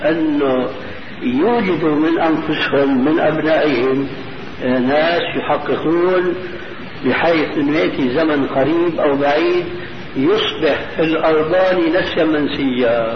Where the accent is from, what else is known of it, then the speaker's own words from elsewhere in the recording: Damascus Governorate, Syria; ومثل ما قيل عندنا في الشام